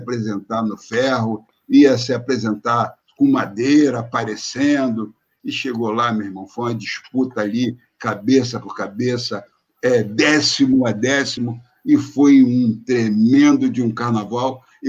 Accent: Rio de Janeiro, Brazil; eu sou sambista, sou nascido e criado no Morro de Mangueira. Nasci no tempo de parteira.

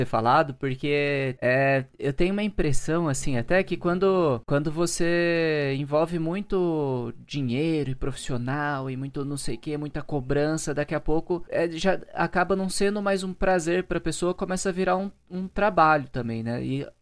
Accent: Pindamonhangaba, São Paulo, Brazil; que é o que eu gasto pra ir pra Pindamonhangaba, minha cidade natal

